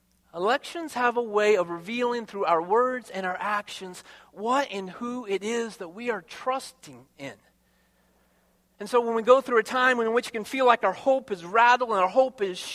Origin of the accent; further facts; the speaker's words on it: United States; It's a day that we as American citizens have the privilege of being a part of that process of electing men and women that are going to lead our state and our country.